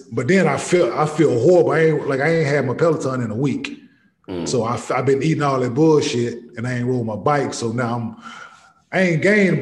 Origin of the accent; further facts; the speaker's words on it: Dallas, Texas, United States; Like, I'm from Dallas. Spent a little time down here, but like I knew like Texas was known for food.